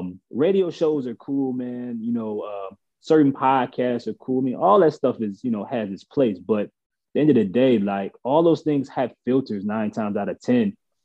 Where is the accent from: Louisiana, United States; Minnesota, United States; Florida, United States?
Louisiana, United States; New Orleans; Well, I mean, first, I'm from New Orleans, man. So I know that my people are crazy.